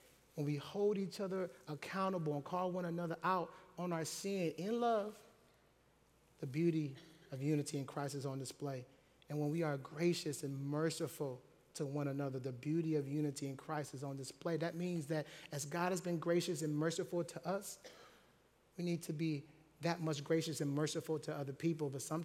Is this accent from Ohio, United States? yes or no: yes; Akron, Ohio, United States; growing up in Akron, Ohio, to a single mom, it was four of us, different dads, in the hood environment, the ghetto, the projects, home of LeBron James